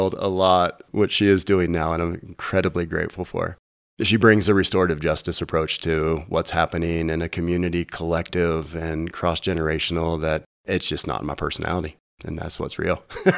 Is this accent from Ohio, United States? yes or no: yes; Ohio, United States; I'm originally from Ohio also. Yeah, which is interesting. It's amazing how many people from Ohio I meet out in Colorado.